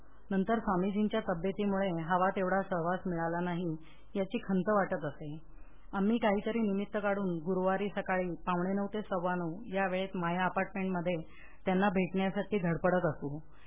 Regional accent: Thane, Maharashtra, India; moved away as an adult; now in Pune, India; माझे माहेर ठाण्याचे, आमच्या सर्वांचा परमेश्वरावर पूर्ण विश्वास.

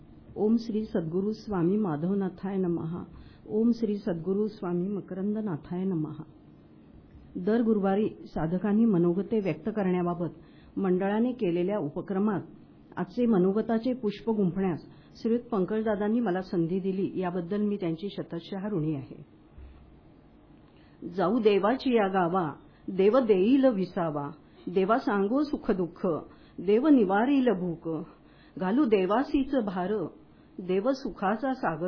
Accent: Pandharpur, Maharashtra, India; माझे माहेर पंढरपूर, घरी आध्यात्मिक वातावरण, संध्याकाळच्या वेळेला रामरक्षा, भीमरूपी, गीतेतला 12वा अध्याय व त्यानंतर पाढे असे वातावरण होते.

